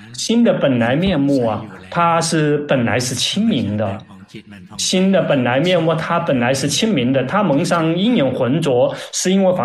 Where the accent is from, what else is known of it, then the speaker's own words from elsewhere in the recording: Thailand; Chinese is a second language; 因为我们泰国人很多。